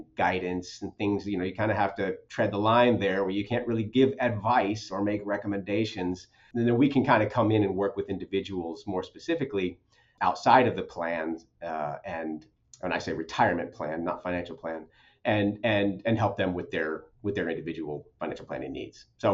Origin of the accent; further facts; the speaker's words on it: Texas, United States; I live in San Antonio. I'm from Texas also, from, you know, originally.